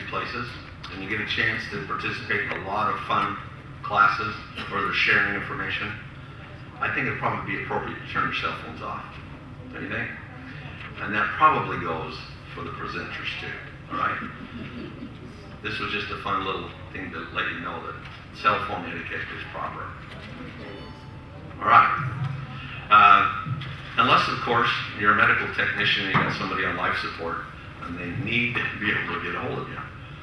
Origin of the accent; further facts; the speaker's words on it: Idaho, United States; Where we grew up in Idaho, whenever it snowed, anything like this, it's just, you know, there's nothing here.